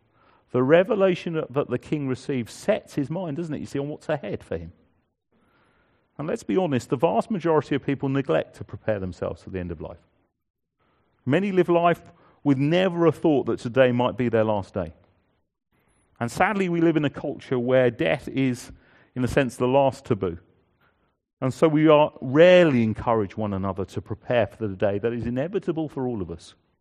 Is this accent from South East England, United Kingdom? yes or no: yes; Guildford, South East England, United Kingdom; I remember one of the youth group leaders in the church I grew up in Guildford